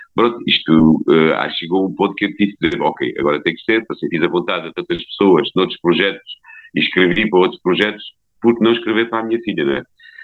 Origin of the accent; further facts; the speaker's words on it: Évora, Alentejo, Portugal; Nasci no Alentejo, nasci em Évora, e por aqui vou-me mantendo. Gosto desta terra, gosto muito de passear, mas gosto sempre do regresso ao Alentejo. Sou alentejano mesmo de raiz.